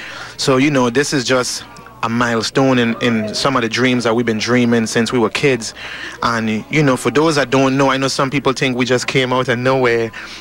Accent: St. Thomas, U.S. Virgin Islands; now in United States; We're from St. Thomas, Virgin Islands. We moved to the States chasing our dreams.

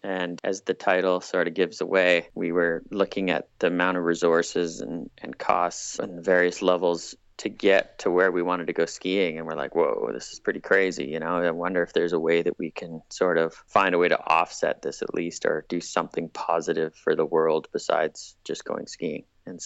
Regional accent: Campbell River, British Columbia, Canada; And so I grew up mostly on Vancouver Island, never discovered skiing until it was a grade 5 school trip.

